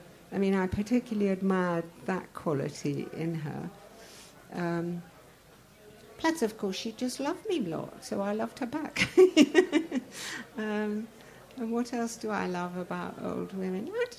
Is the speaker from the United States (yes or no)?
no; Iran; I'm exotic and I'm from Persia